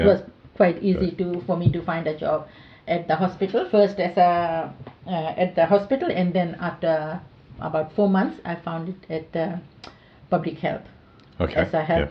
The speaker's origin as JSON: {"language": "English", "country": "Fiji", "tie": "born or raised there", "moved": "as an adult", "said": "Well, I am from Fiji, from Fiji, and I was born and bred in Fiji, educated in Fiji most of my life."}